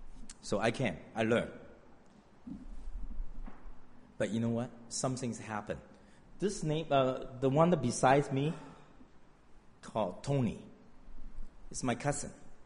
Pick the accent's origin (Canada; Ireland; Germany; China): China; moved away; I grew up in China, and then born and raised there, and then I left China in 1981